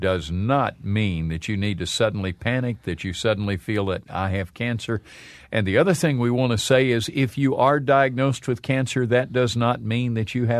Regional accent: Birmingham, Alabama, United States; Just living and growing up in Birmingham was the equivalent of smoking several packs of cigarettes a day.

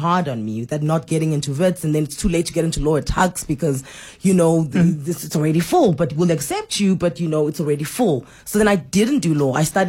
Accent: South Africa; So Grant and I were like, we are the South African Ant and Dick.

